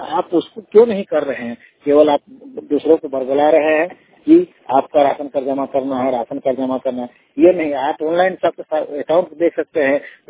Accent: Jharkhand, India; मेरा गांव उत्ता सरा कटवार प्रखंड के अंतर्गत आता है।

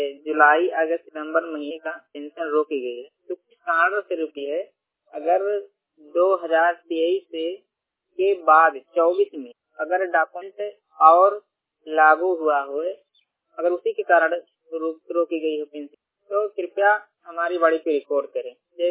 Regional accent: Basti, Uttar Pradesh, India; मैं जनपद जिला बस्ती के रहने वाला हूँ, मूल निवासी उत्तर प्रदेश की हूँ

